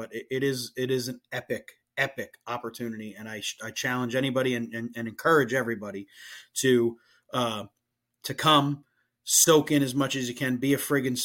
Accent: New Jersey, United States; because I'm just from Jersey and that's a thing that we always said.

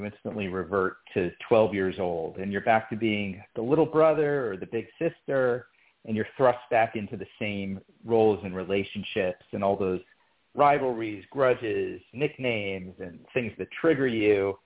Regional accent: Pittsburgh, Pennsylvania, United States; the family on the show had such a resemblance to the family that I grew up with in Pittsburgh.

